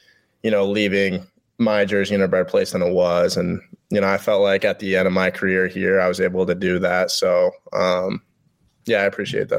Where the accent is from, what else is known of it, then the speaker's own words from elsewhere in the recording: Ames, Iowa, United States; I know they're going to be talking a lot of shit, of course, to me, because I'm from Ames.